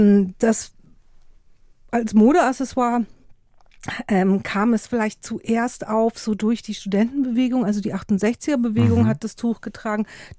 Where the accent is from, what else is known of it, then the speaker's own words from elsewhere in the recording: Munich, Bavaria, Germany; Ich komme ja aus München